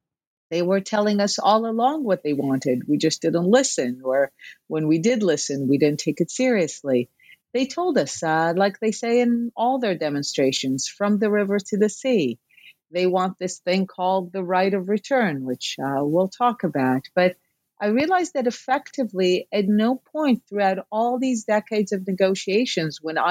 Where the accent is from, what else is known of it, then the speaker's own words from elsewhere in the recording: Jerusalem, Jerusalem District, Israel; I grew up in Jerusalem, in Beit HaKerem, and my social and political environment was very much that of the Israeli left, of the Israeli Labor Party.